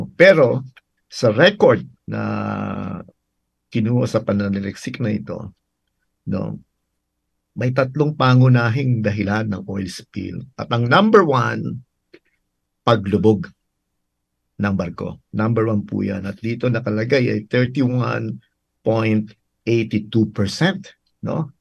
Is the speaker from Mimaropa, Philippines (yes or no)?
yes; Pola, Mimaropa, Philippines; sapagkat ang Tilamaan ay yung aking home province, no. Oh, yung Oriental Mindoro. No, ako po ay pinanganak sa Pola.